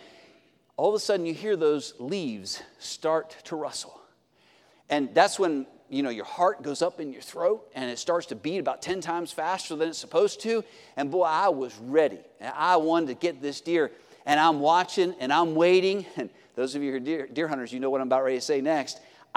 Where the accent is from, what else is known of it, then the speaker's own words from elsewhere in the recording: Pennsylvania, United States; I grew up in Pennsylvania, and hunting was a big thing.